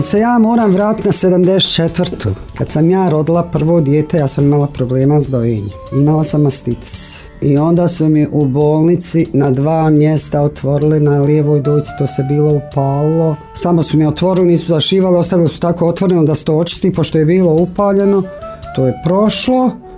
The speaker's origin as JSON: {"language": "Bosnian", "town": "Janjići", "region": "Federation of Bosnia and Herzegovina", "country": "Bosnia & Herzegovina", "said": "domaćica, dolazim iz Janjića, 65 godina imam."}